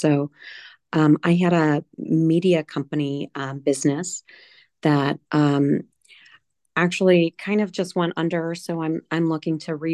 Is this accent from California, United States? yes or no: no; Chicago, Illinois, United States; now in Cincinnati, United States; Hi, I am currently in Cincinnati. I'm from Chicago.